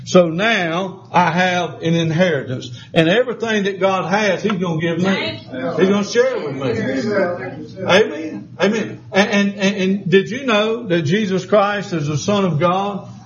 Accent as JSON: {"language": "English", "town": "Charlotte", "region": "North Carolina", "country": "United States", "tie": "born there", "said": "But I was born in Charlotte Memorial Hospital."}